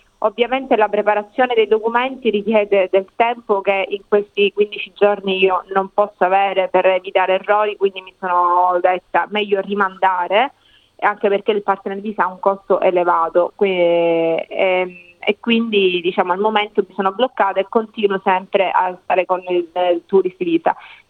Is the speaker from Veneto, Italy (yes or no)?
no; Patti, Sicily, Italy; io sono di Patti, un paese in provincia di Messina, in Sicilia.